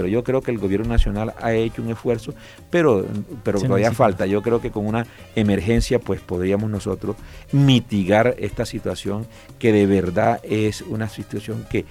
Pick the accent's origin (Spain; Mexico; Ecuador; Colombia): Colombia; Barranquilla, Atlántico; yo como buen barranquillero, pues me gusta la música barranquillera, la música vallenata.